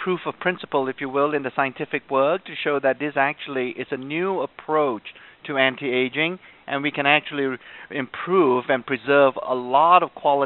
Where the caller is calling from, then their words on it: Utah, United States; I'm sitting here in a mountain state called Utah.